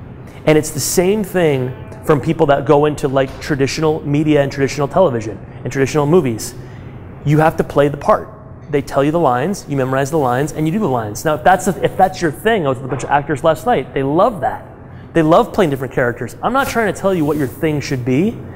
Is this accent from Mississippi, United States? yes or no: no; Peoria, Illinois, United States; I targeted very specific groups of people in my hometown, Peoria, Illinois.